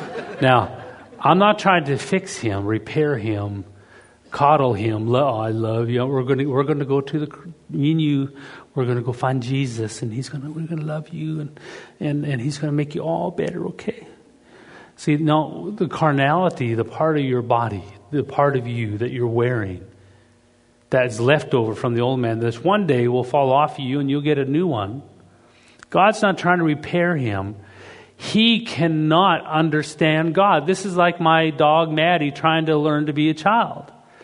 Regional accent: Canada; Now, I'm from Canada. I mean, an hour and a half is like going from one neighborhood to the next neighborhood.

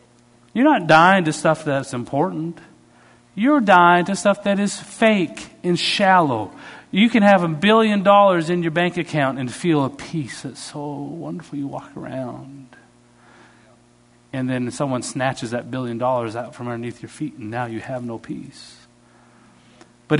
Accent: Canada; I don't know if it's because I'm Canadian or whatever you want to call it.

